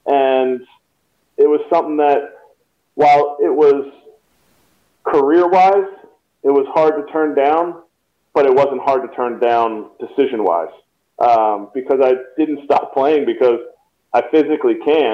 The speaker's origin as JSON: {"language": "English", "town": "Telford", "region": "Pennsylvania", "country": "United States", "tie": "born or raised there", "said": "my hometown of Telford, Pennsylvania"}